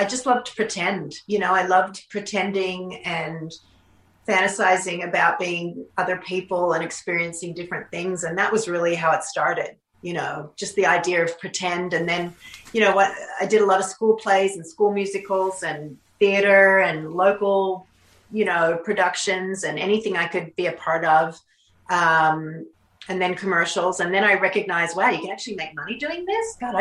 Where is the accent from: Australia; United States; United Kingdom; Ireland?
Australia; You know, we're Australian. We come from a bigger country.